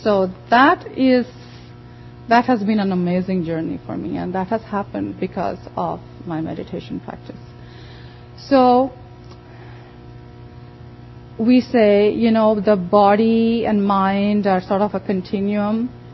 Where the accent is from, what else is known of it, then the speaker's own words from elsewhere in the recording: India; I, of course, grew up sitting down on the floor all the time because I grew up in India.